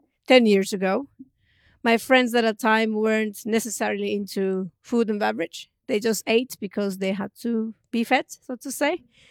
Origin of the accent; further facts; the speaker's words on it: Japan; English is a second language; now in Zurich, Switzerland; Growing up in Japan, for me, with my parents, spending weekends in the area where it's far from my hometown